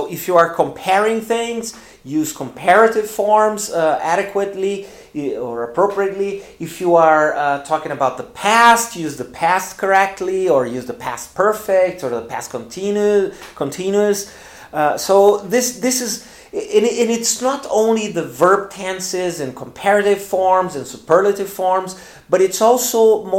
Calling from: Porto Alegre, Rio Grande do Sul, Brazil; English is a second language

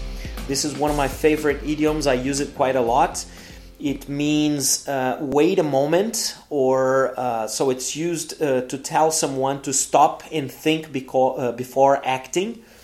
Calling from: Porto Alegre, Rio Grande do Sul, Brazil

